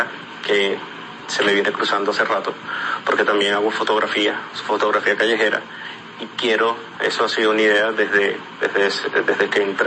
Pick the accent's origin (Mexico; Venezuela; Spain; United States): Venezuela; moved away; todo lo que estaba experimentando desde que salí de Venezuela, todo el proceso que uno vive como migrante